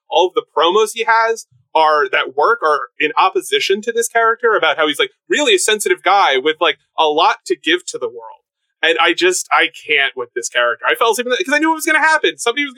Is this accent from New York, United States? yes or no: yes; Long Island, New York, United States; So I grew up on Long Island. So kids like MJF are a dime a dozen.